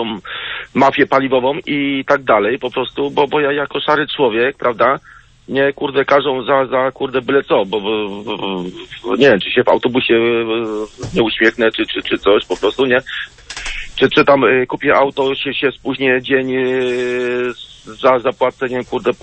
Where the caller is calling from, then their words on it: Nysa, Opole Voivodeship, Poland; Jestem z Nysy, województwo opolskie